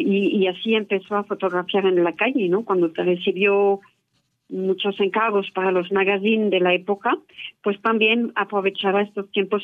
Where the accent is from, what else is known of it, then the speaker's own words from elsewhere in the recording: France; Spanish is a second language; tengo una pasión inmensa siendo francesa por esta zona